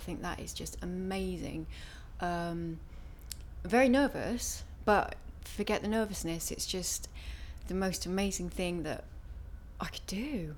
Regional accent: Northampton, East Midlands, United Kingdom; I'm 39, and I'm from Northampton.

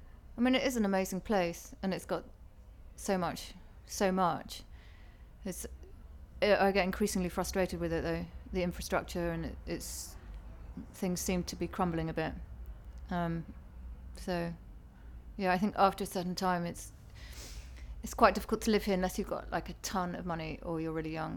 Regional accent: London, United Kingdom; I'm from London.

